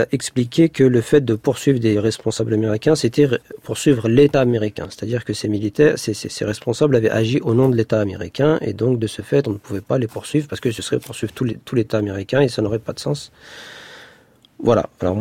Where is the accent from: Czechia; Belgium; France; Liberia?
France; Lyon, Auvergne-Rhône-Alpes; Alors mon problème moi c'est que je suis lyonnais, j'ai jamais vécu à Paris.